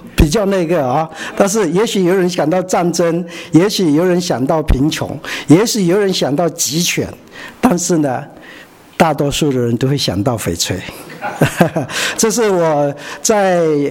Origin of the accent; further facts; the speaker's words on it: Northern Myanmar, Myanmar; 我其实我们从小就在缅北长大